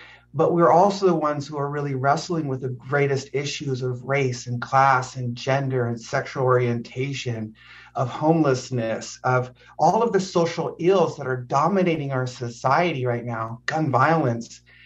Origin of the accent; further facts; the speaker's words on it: Nipomo, California, United States; So I grew up born and raised in Napomo, California. I went to Rio Grande High School.